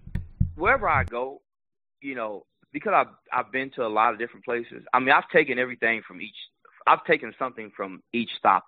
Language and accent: English; Kansas, United States; now in Myrtle Beach, United States; I mean, I'm from Kansas, and I don't know if I can take the cold anymore being in Myrtle Beach.